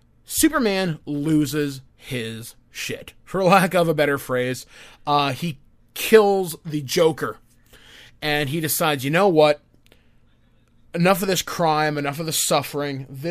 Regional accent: Canada; because you know what? We're Canadian.

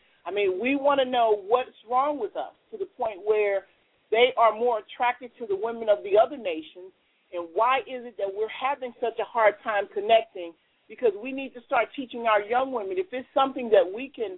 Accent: Cincinnati, Ohio, United States; I am out of Cincinnati, Ohio.

